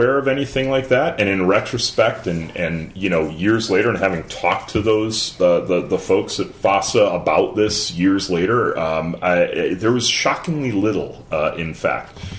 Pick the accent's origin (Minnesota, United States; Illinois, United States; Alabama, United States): Illinois, United States; Chicago; My growing up in Chicago, the local PBS station was actually one of the kind of flagship Doctor Who stations.